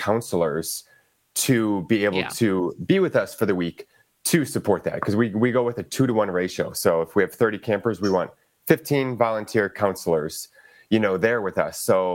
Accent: Milwaukee, Wisconsin, United States; And I'm from Milwaukee, so this is my city.

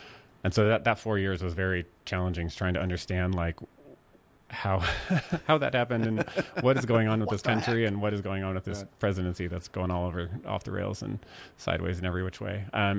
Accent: Oregon, United States; also born or lived in Northern California; I grew up in Southern Oregon and Northern California, actual Northern California, not the Bay Area, but Northern California.

